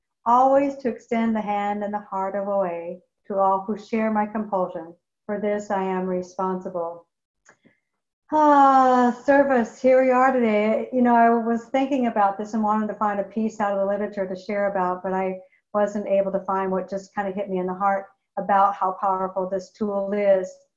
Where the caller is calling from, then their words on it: Wilsonville, Oregon, United States